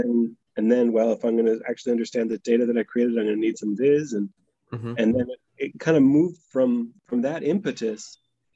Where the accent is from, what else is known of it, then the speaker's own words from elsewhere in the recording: Canada; moved away as an adult; now in Australia; So hockey in particular, I grew up in Canada, and so hockey did not seem to be like particularly important to me personally.